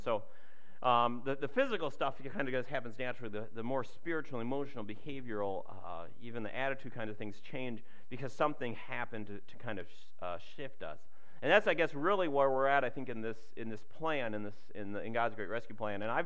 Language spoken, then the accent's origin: English; Minnesota, United States; I was back in Minnesota, back in my hometown